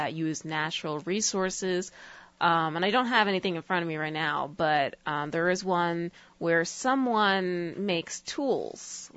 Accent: Brooklyn, New York, United States; Like, growing up in Brooklyn, a lot of the classes at the local art institutes were like painting 101 and drawing

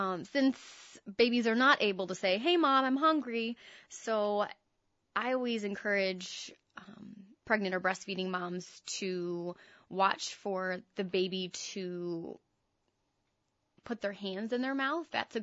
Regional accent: Indiana, United States; Well, I'm originally from Indiana, and so I did my undergrad at Indiana University and then did my master's at Ball State.

